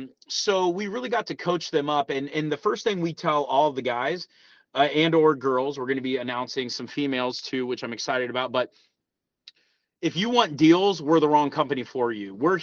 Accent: Columbus, Ohio, United States; So I'm from Columbus, Ohio, originally, and then I went to University of Toledo for college.

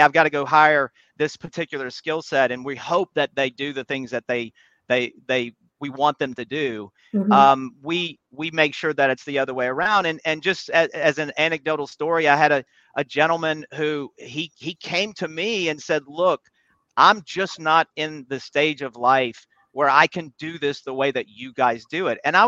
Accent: Baton Rouge, Louisiana, United States; this company kind of growing up in Baton Rouge, it's that river mentality, right?

